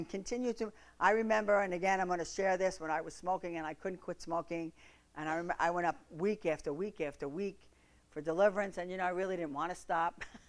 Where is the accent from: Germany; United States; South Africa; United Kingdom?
United States; New York; I'm sorry. I'm from New York. I guess that's part of it.